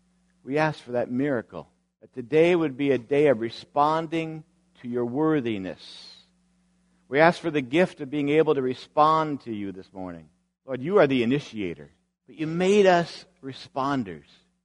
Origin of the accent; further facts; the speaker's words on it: Erskine, Minnesota, United States; I prayed with a guy from my hometown of Erskine, Minnesota.